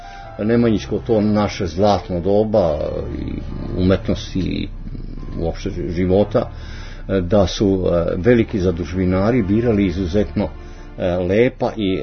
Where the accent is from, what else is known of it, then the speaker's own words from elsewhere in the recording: Arilje, Šumadija and Western Serbia, Serbia; Rodom iz Arilja i moji preci, roditelji su iz Arilja